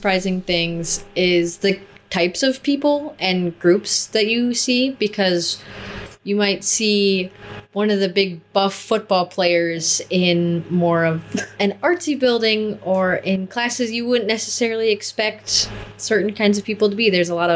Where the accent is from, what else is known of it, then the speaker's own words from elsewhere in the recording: Fond du Lac, Wisconsin, United States; And I'm from Fond du Lac, Wisconsin, in Fond du Lac County.